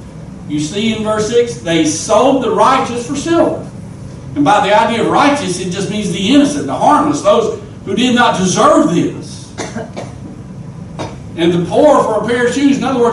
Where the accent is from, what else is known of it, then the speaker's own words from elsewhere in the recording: North Carolina, United States; I grew up over in North Carolina. It was nothing uncommon to see buzzards flying around, circling overhead.